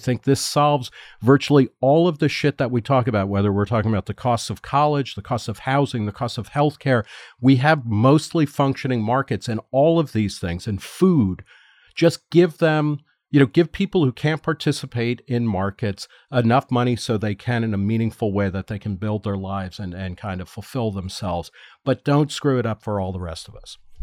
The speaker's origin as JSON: {"language": "English", "region": "New Jersey", "country": "United States", "tie": "born or raised there", "said": "And I immediately repaired to the latest update of my home state of New Jersey, which in 2008 clarified what it charges sales tax on."}